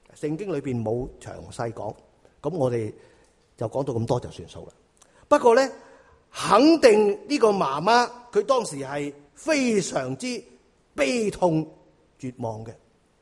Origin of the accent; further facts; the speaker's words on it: China; 即是我哋中国人改名都好讲究啊